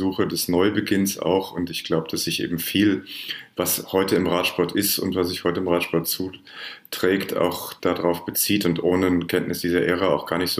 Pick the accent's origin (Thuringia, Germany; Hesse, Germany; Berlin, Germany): Hesse, Germany; Frankfurt; now in New York, United States; Ich bin im Augenblick in Frankfurt am Main, aber das ist nicht mein Hauptwohnsitz. Also ich komme da immer mal wieder zu Besuch, das ist meine Heimatstadt, aber eigentlich lebe ich in New York.